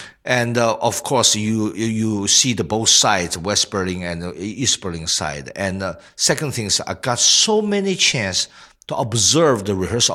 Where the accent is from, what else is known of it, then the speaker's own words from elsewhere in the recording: China; German is a second language; now in Germany; Und als Chinese also hierher kommen, ist unglaubliche so Erfahrung gehabt.